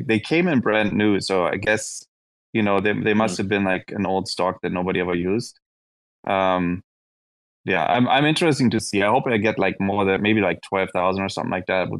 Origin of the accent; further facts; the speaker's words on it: eastern Germany, Germany; Yeah, and so I grew up in Eastern Germany